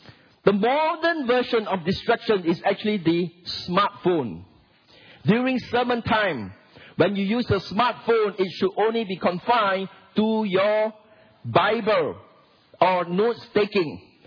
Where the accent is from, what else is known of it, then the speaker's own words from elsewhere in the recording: Singapore; I myself come from an Asian culture. I come from Singapore, and when I was young, I came from a very conservative background.